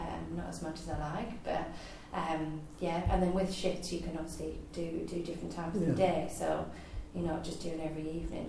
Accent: Norwich, East of England, United Kingdom; I grew up in Norwich. My family's in Norwich, not originally, but for a long time. I went to school in Norwich.

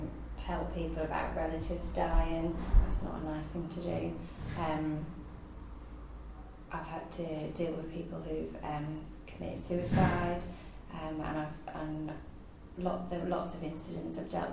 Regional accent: Norwich, East of England, United Kingdom; I grew up in Norwich. My family's in Norwich, not originally, but for a long time. I went to school in Norwich.

